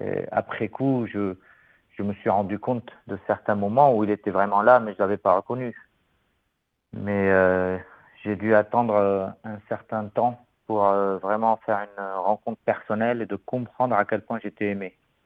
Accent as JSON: {"language": "French", "country": "Lebanon", "tie": "born or raised there", "also_born_or_lived": "Dubai", "moved": "as an adult", "lives_now": "Marseille, France", "said": "maronite, comme toi, donc d'origine libanaise. J'ai grandi au Liban, j'ai étudié au Liban"}